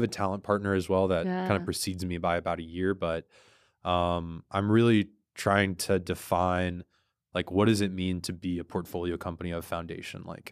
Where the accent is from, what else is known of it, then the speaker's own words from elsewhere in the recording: Texas, United States; Really, I grew up and lived in Texas my whole life.